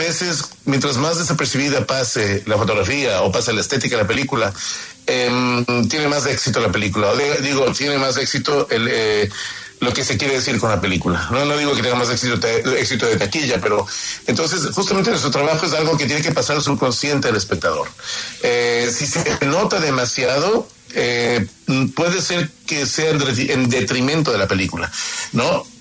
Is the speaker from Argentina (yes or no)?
no; Ecuador; fue para mí fantástico trabajar en mi país, trabajar en mi mundo, trabajar con la luz que hay en el Ecuador, ¿no?